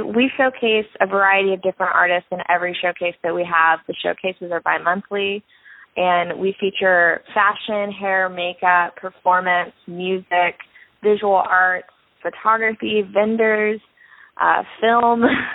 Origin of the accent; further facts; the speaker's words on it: Atlanta, Georgia, United States; just because I am from Atlanta and I want to represent it the best I can.